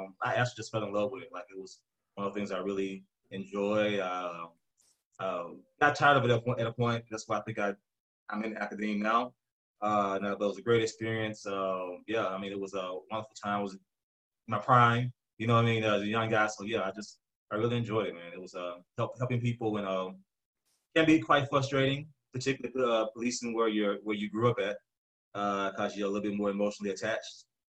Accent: Memphis, Tennessee, United States; also born or lived in Chattanooga / Jamaica; now in Atlanta, United States; I grew up in Memphis, Tennessee. I've lived all over, lived some time in Chattanooga, Tennessee, lived some time in Jamaica, and now I'm here in Atlanta, Georgia.

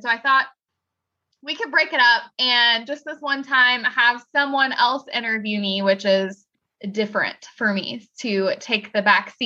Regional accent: Gulf Coast, United States; And then, because I'm from the Gulf Coast, Katrina hit.

